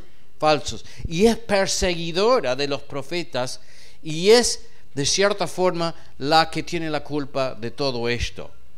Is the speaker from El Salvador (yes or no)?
no; United States; Yo soy de Estados Unidos, pero mira, yo no desciendo de ninguna persona importante. Una mezcla de andas a saber qué cosa.